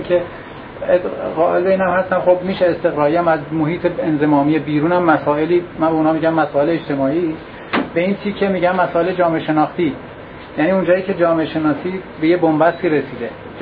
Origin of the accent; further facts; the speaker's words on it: Iran; به عنوان یک ایرانی که میخوام جامعه در واقع بیام جوامع گذشته ایرانی رو مطالعه بکنم